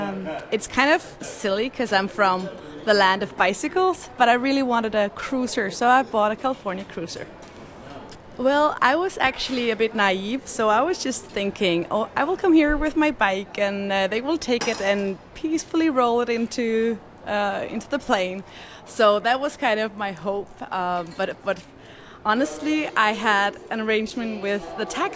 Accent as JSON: {"language": "English", "town": "Hellerup", "region": "Capital Region of Denmark", "country": "Denmark", "second_language": "English", "said": "I'm from Hellerup, which is just north of Copenhagen, Denmark."}